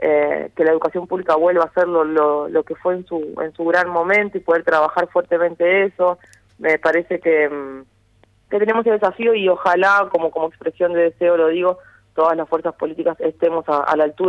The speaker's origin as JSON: {"language": "Spanish", "country": "Argentina"}